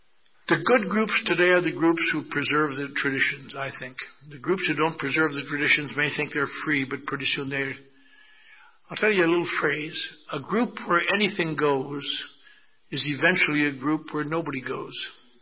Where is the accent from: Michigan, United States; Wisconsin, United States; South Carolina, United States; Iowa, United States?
Wisconsin, United States; Eau Claire; I'm from Eau Claire, Wisconsin. I want to see movie stars.